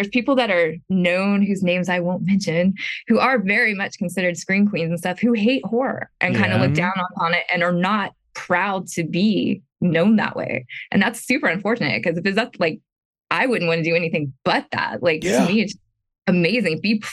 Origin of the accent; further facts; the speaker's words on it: South Carolina, United States; it was filmed in Wilmington, and I'm from South Carolina, so it feels very at home to me.